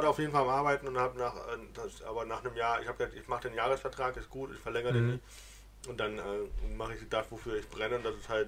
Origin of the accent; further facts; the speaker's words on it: Rhineland-Palatinate, Germany; Ja, aber ich spreche kein Pfälzisch.